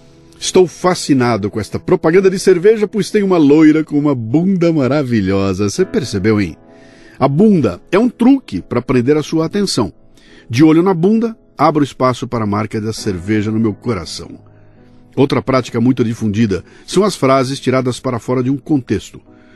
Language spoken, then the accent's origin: Portuguese; Bauru, São Paulo, Brazil; eu sou de Bauru e falo porta.